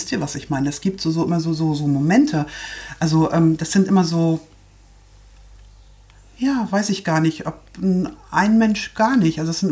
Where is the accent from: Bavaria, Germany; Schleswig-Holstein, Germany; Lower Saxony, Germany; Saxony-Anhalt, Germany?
Lower Saxony, Germany; Cuxhaven; Und ich komme aus Cuxhaven